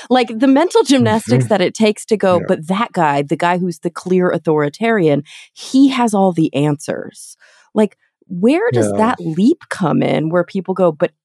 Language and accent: English; Texas, United States; now in Los Angeles, United States; I was raised in Texas. I grew up in the, you know, the heart of the Bible Belt in North Texas, to a Mormon father. I left the church quite early.